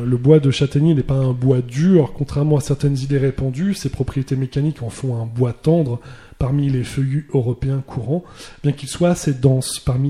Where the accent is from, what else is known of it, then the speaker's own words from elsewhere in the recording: Île-de-France, France; dans un massif forestier dont je suis originaire, la forêt de Montmorency, dans le Val d'Oise.